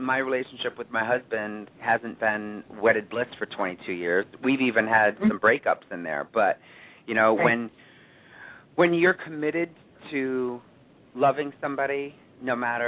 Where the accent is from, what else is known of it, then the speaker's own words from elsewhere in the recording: Otego, New York, United States; moved away as an adult; originally from a small town called Otigo, which is right outside of Oneonta, so I just say I'm from Oneonta.